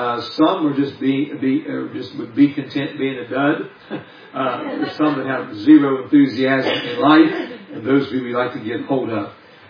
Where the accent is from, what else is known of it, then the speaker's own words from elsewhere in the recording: West Virginia, United States; I'm from West Virginia. We follow both sides of Mason Dixon.